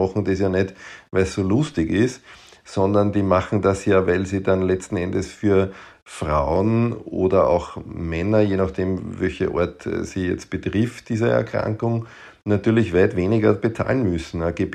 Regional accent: Lower Austria, Austria; now in Vienna, Austria; ich bin natürlich in Wien zu Hause und wir haben halt eine hohe Dichte an Kinderärzten. Ich komme aber aus dem Grenze-Wein-Waldviertel

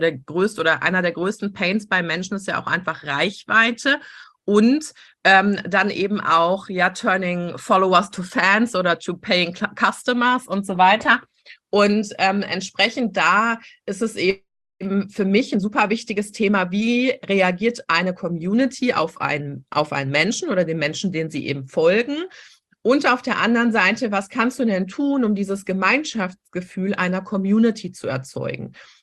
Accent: Rhineland, Germany; Aus dem Rheinland. Also ich habe im Ruhrpott studiert, aber ich komme aus dem Rheinland, ja.

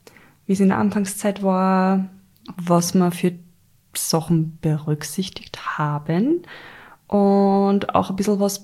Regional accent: Upper Austria, Austria; Sagt man bei uns in Oberösterreich?

